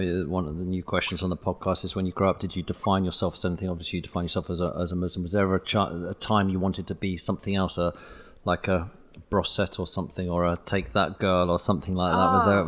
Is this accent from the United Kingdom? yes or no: yes; Watford, East of England, United Kingdom; When I was growing up in Watford